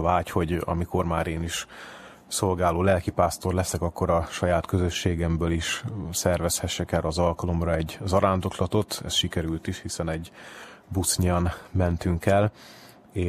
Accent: Oroszlány, Komárom-Esztergom, Hungary; ehhez a kis vértes aljai kegyhelyhez, amelynek a szomszédságából, oroszlányból származom

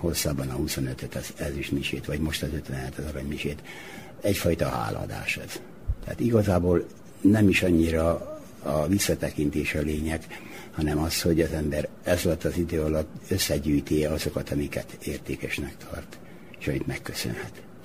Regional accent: Nyúl, Győr-Moson-Sopron, Hungary; born there; A végső gyökere az, hogy én ott születtem Győr mellett Nyulon. És aztán innentől kezdve már a gimnáziumban úgy indult el, hogy ott mindenki kérdezgette, hogy te honnét, hogy Nyúlról, jó, akkor

